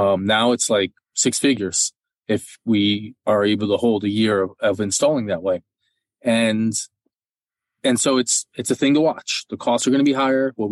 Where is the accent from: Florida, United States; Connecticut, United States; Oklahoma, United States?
Florida, United States; also born or lived in Texas; But, you know, I'm from Florida and Texas, and in those places, there's no rules on that.